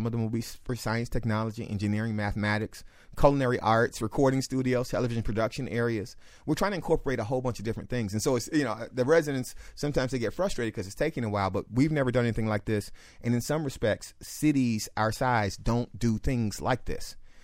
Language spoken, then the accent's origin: English; Miami Gardens, Florida, United States; And so I get to be the mayor of my hometown, which is great.